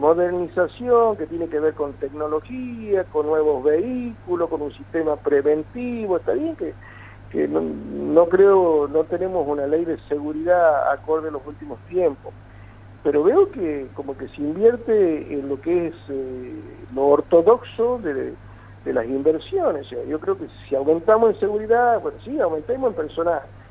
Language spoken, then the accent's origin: Spanish; Añatuya, Santiago del Estero, Argentina; Yo soy del interior, soy de Añatuya, una población donde habitan casi 40.000 almas y hay 72 policías.